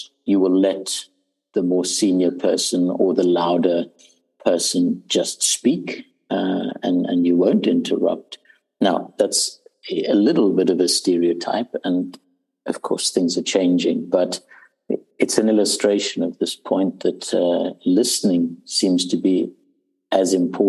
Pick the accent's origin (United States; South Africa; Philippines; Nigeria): South Africa; also born or lived in Zimbabwe; I was born in Zimbabwe, I grew up in South Africa.